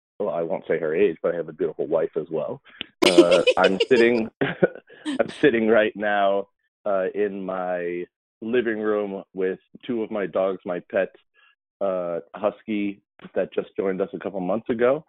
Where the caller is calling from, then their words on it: Pennsylvania, United States; I am in northeastern Pennsylvania, just outside of Scranton, which is famous, of course, for The Office